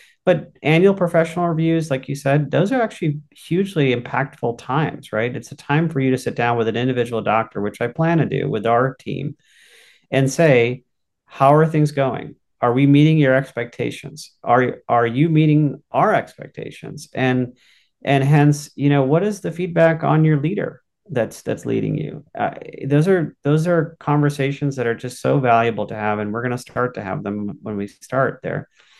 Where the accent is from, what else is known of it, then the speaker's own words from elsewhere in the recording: New England, United States; I grew up in New England. This is my home.